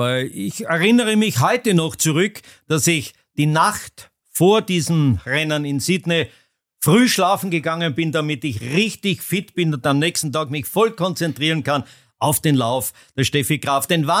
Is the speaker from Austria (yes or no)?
yes; Austria; als Österreicher eine Medaille zu kommentieren